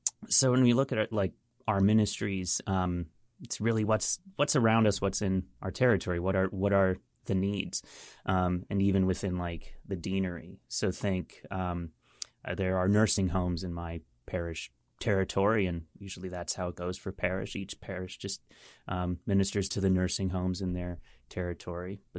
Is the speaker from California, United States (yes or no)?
no; Hershey, Pennsylvania, United States; I'm from Hershey originally.